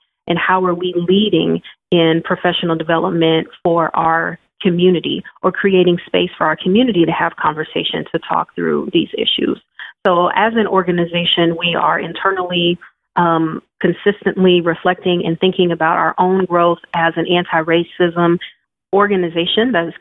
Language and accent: English; Louisiana, United States; also born or lived in Mississippi; I was born in Mississippi, grew up in Louisiana, and my heart's desire was always to go back south.